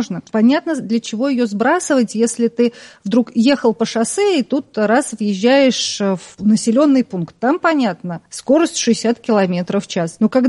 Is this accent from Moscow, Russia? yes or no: no; Tver, Tver Oblast, Russia; я сама из Твери, может быть, поэтому